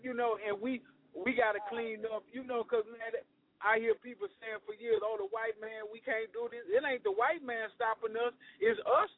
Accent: the South, United States; I'm from the South. We don't got Africans down there, you know what I mean? So, see, man, you come to Mississippi, you don't see no Africans.

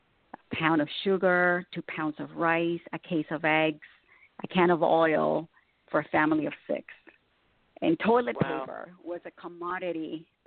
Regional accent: Corinto, Chinandega, Nicaragua; I was born in Corinto, which is a colonial Spanish port located in the northwest coast of Nicaragua in Central America. And I grew up in a Spanish home, you know, very traditional, where everyone lives together.

